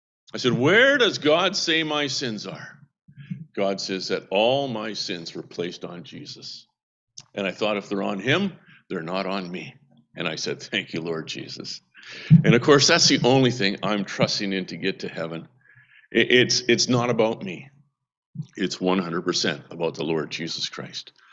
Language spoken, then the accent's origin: English; Vancouver, British Columbia, Canada; I'm from Vancouver, as you've maybe heard there. I was raised and born in Vancouver